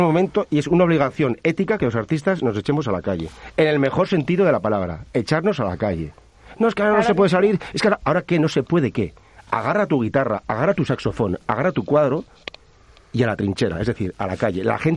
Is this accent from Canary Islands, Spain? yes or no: no; Vitoria-Gasteiz, Basque Country, Spain; now in Madrid, Spain; me encanta Madrid, por cierto, yo soy de Vitoria. Un saludo a toda la gente de Vitoria.